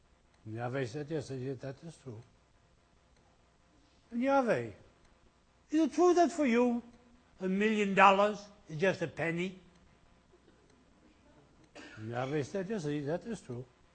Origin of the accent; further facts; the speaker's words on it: Brooklyn, New York, United States; moved away as an adult; now in New Orleans, United States; My hometown is Brooklyn, New York, and for the last 25 years, I've been living as a transplanted Yankee in the Deep South in New Orleans